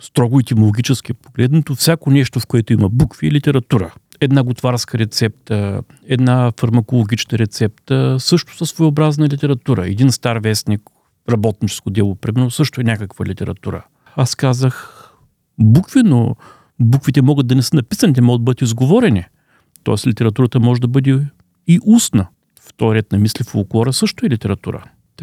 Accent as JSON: {"language": "Bulgarian", "town": "Veliko Tarnovo", "region": "Veliko Tarnovo Province", "country": "Bulgaria", "tie": "born or raised there", "said": "Роден съм в Велико Търново, там съм отраснал, там съм учил."}